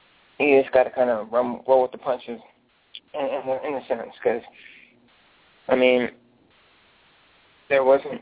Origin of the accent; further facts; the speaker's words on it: Lafayette, Indiana, United States; I'm from Lafayette, Indiana. I'm a visiting my sister in Kalamazoo, Michigan